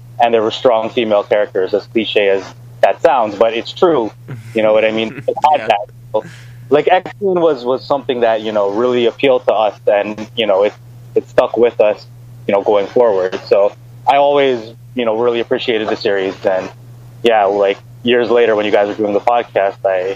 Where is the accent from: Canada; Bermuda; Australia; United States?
Canada; I am definitely a Canadian.